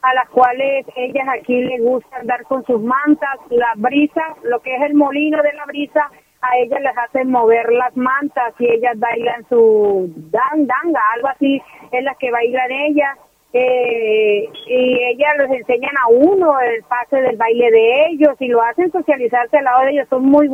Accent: Bogotá, Colombia; now in La Guajira, Colombia; yo llevo 15 años, 17 años viviendo aquí en La Guajira. Yo soy de Bogotá, me vine para La Guajira.

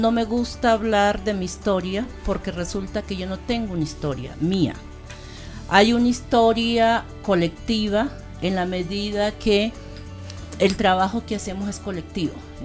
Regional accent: Pacific region, Colombia; born there; yo nací en el Pacífico Sur, nací en la región del Pacífico, y mira que no estoy hablando de departamento, no estoy especificando un pueblo, porque para nosotros el Pacífico, independientemente de donde esté, es nuestro territorio.

